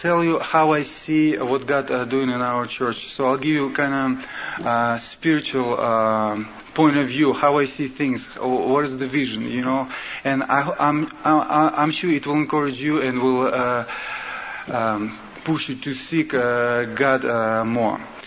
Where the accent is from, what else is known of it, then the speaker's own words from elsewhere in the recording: Russia; English is a second language; as you understand, I'm Russian, and English is not my first language.